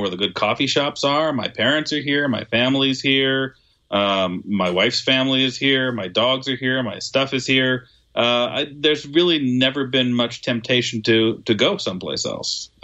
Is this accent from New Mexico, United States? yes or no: yes; Albuquerque, New Mexico, United States; I was born in Albuquerque, New Mexico. I grew up in Albuquerque, New Mexico. I am presently living in Albuquerque, New Mexico.